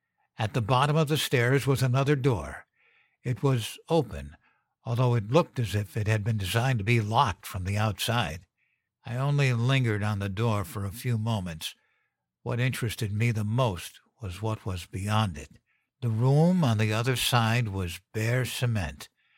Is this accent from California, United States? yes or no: no; Idaho, United States; born there; I was born in Idaho in 1987. I never met my father.